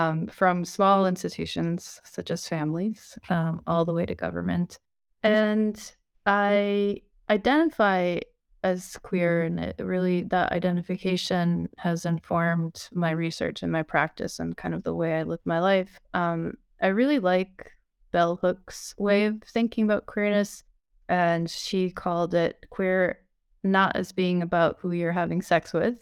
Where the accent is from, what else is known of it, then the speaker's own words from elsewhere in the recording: Romania; also born or lived in United States; now in France; So I'm currently based in France, in the eastern part of France on the border of Germany. But I was born in Romania and I grew up there and also in the United States.